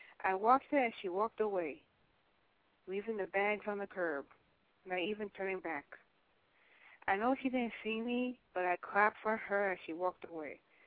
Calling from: New York, United States; I'm calling from Lugan, New York.

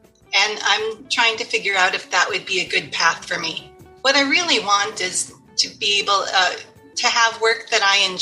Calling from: Chicago, Illinois, United States

